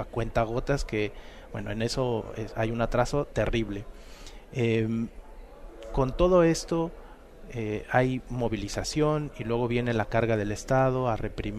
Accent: Mexico; como mexicano sentía mucha desesperación por lo que vivía la gente en Cuba

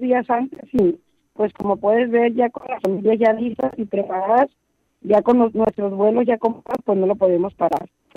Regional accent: Sonora, Mexico; yo solamente soy la que vengo de Sonora.

